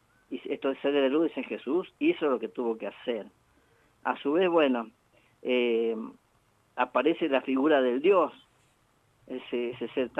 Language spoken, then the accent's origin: Spanish; Angaco, San Juan, Argentina; la historia de mi pueblo de Angaco, en la provincia de San Juan, la evolución de mi vida como niño, joven, mi paso por el servicio militar obligatorio, uh-huh, Guerra de Malvinas, y después también mi venida al sur.